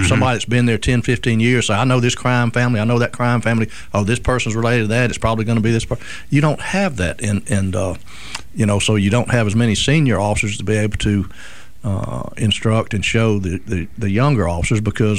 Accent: Mobile, Alabama, United States; because I grew up in Mobile and always were involved in Mardi Gras, still am

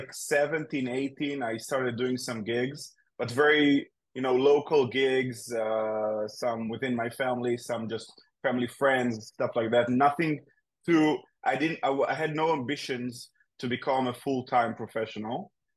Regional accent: Israel; I'm from Israel, so we have in Israel we have like a society of magicians.

